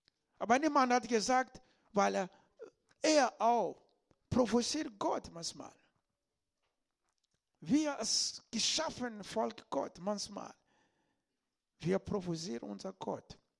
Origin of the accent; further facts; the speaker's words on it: Southern Angola, Angola; German is a second language; Ich hörte einmal in Afrika bei uns in Angola, im Süden von Angola, da gab es eine Zeit des Dürrens.